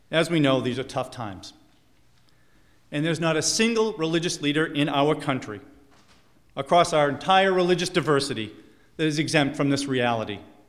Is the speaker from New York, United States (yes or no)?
no; Waterville, Maine, United States; I'm from Waterville, Maine, and that is, of course, the home of Colby College, where he was a graduate of.